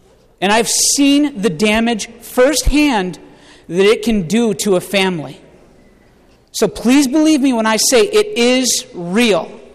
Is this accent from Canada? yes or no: no; Brooklyn Park, Minnesota, United States; even right here in St. Paul, back in my hometown of Brooklyn Park.